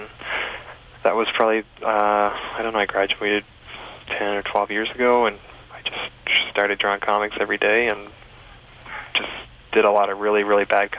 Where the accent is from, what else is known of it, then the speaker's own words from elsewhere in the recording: Ontario, Canada; I went away to school in Toronto from, obviously I grew up in Essex County